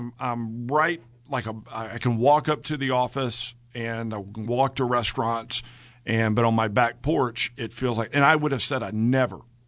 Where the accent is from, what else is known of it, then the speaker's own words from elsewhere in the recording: Oklahoma City, Oklahoma, United States; I grew up here in Oklahoma City, and one of my earliest memories was the 1980s